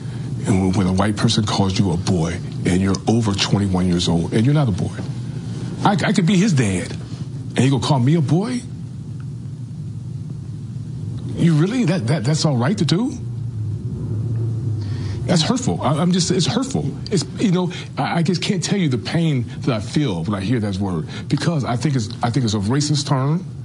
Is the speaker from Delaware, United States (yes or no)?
no; East Liverpool, Ohio, United States; I grew up in East Liverpool, Ohio. I have been called many names in a small town.